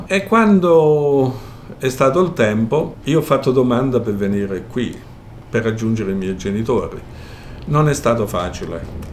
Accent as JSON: {"language": "Italian", "town": "Irsina", "region": "Basilicata", "country": "Italy", "moved": "as an adult", "lives_now": "Australia", "said": "Beh, io vengo da Matera. Matera è la provincia, il paese si chiama Irsina, è un bel paese della Basilicata."}